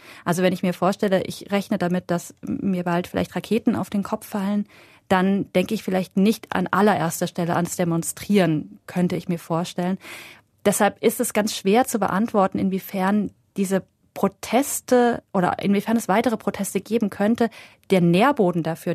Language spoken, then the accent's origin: German; Iran; können wir uns als Iraner alle vereinigen.